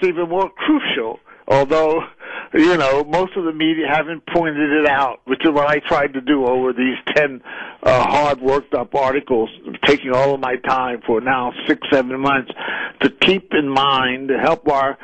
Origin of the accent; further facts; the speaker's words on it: Pennsylvania, United States; Even in my home state of Pennsylvania, he got 35% of the white vote